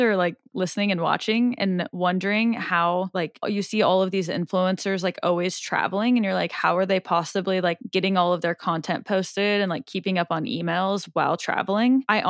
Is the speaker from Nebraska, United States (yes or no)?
yes; Omaha, Nebraska, United States; And that I was like, yeah, I'm from Omaha.